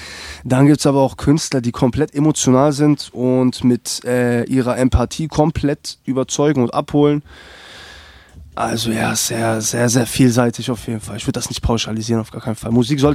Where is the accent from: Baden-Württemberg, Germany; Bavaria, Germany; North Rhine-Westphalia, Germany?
Baden-Württemberg, Germany; Stuttgart; bin ich dann halt der das Ganze halt so als Stuttgarter supportet